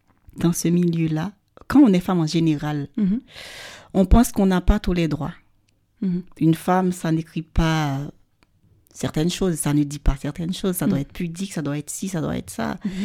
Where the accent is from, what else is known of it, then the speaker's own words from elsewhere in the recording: Haiti; Évidemment, je suis haïtienne, donc je suis une rebelle.